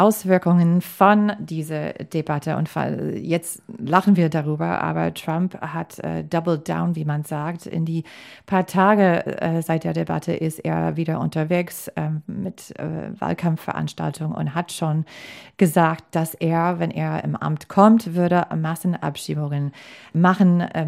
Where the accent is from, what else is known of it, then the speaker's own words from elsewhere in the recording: United States; German is a second language; als Amerikanerin, als Amerikanerin im Ausland